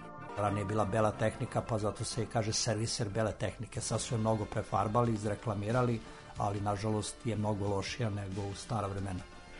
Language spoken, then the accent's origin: Serbian; Šumadija and Western Serbia, Serbia; now in Belgrade, Serbia; rodom iz jednog dela Šumadije. Živim tu u Beogradu, na Dorćulu. Imam neke 64 godine